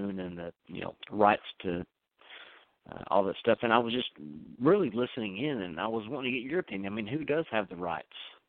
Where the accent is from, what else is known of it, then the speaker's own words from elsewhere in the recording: Little Rock, Arkansas, United States; I'm from Little Rock, Arkansas, and if you go to northwestern Arkansas up into the southwest part of Missouri, there's a lot of caves and caverns